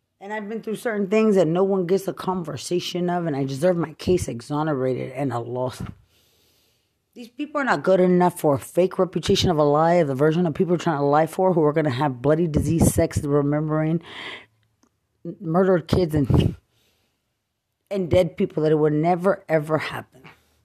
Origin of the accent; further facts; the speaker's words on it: Lubbock, Texas, United States; And I'm from Lubbock. I'm not from Bexar County. I didn't grow up there.